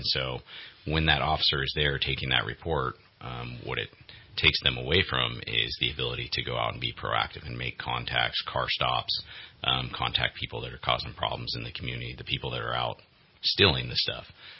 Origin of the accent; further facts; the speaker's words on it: California, United States; Sure. So I was born and raised here in Shasta County.